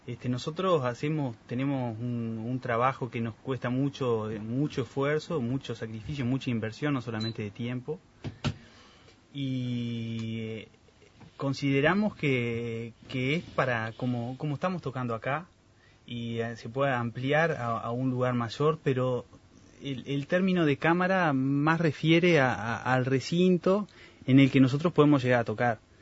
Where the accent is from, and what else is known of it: Uruguay